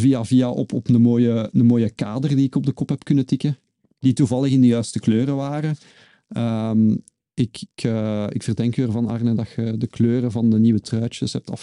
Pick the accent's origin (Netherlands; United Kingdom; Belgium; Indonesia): Belgium; Leuven, Flanders; het WK in Leuven als geboren en getogen Leuvenaar is dat voor mij wel heel speciaal om daar te geraken.